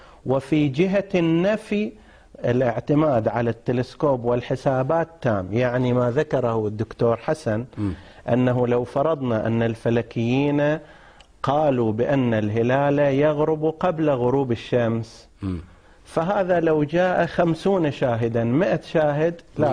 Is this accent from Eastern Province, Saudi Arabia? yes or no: yes; Qatif, Eastern Province, Saudi Arabia; الصحيح هو أنه عندنا في القطيف مثلا وفي الأحساء يوجد علماء كبار يذهب إليهم الشهود.